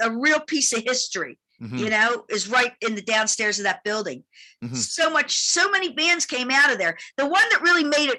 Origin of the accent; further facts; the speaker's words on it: Baltimore, Maryland, United States; So that, can you imagine? I'm coming from Baltimore. The biggest thing I've ever done is the Marble Bar.